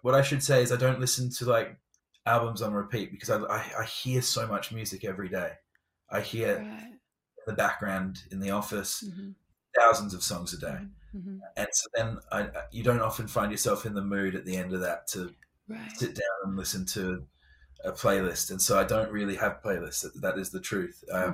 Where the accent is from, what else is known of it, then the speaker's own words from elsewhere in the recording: England, United Kingdom; Barack Obama, and the Queen, because I'm English.